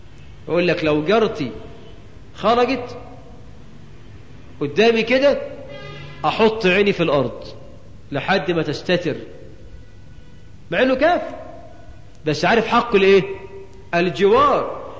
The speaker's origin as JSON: {"language": "Arabic", "country": "Egypt", "said": "واجعل بلدنا مصر آمنة مطمئنة،"}